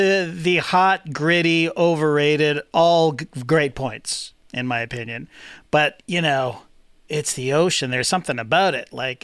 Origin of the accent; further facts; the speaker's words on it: Toronto, Ontario, Canada; I grew up in Toronto. It's on a lake, a shitty lake. It's a great lake